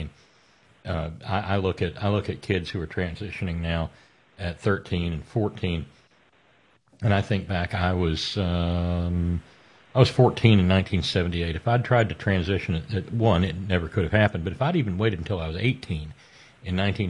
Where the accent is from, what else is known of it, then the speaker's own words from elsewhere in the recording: Deep South, United States; growing up in the Deep South, I grew up in a repressive society